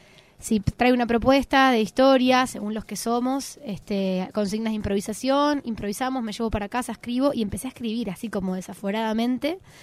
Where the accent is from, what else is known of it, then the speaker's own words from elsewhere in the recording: Las Piedras, Canelones, Uruguay; Yo en ese momento vivía en Las Piedras, soy de Las Piedras, pero todavía estaba viviendo allá.